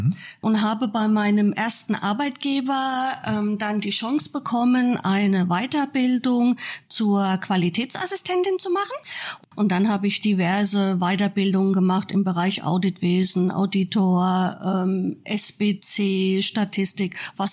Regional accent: Meiningen, Thuringia, Germany; weil ich bin echter Thüringer, echter Meininger

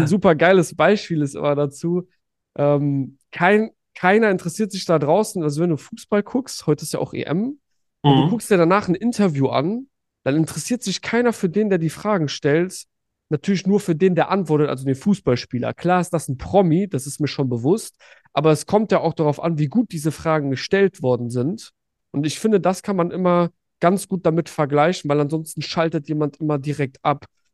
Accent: Düsseldorf, North Rhine-Westphalia, Germany; born there; 27 Jahre, geboren in Düsseldorf.

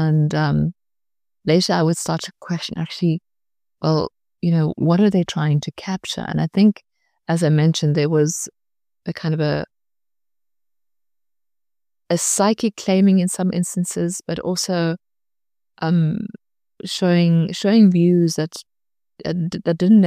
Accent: Namibia; So my background is, yes, I was born and raised in Namibia, but I also have this European background.

